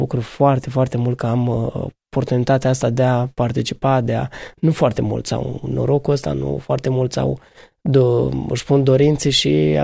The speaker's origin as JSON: {"language": "Romanian", "town": "Iași", "region": "Iași County", "country": "Romania", "said": "sunt din Iași, sunt solist la Palatul Copiilor."}